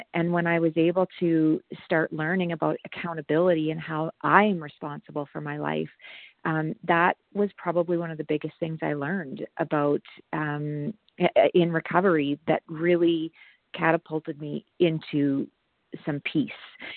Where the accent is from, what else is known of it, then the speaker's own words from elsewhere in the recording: Alberta, Canada; I'm from Alberta, Canada.